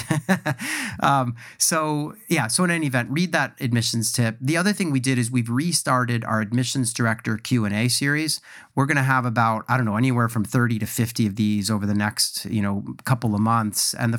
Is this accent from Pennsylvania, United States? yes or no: yes; Philadelphia, Pennsylvania, United States; So, I mean, I grew up in Philadelphia and I knew about the University of Pennsylvania and had been on the campus a number of times.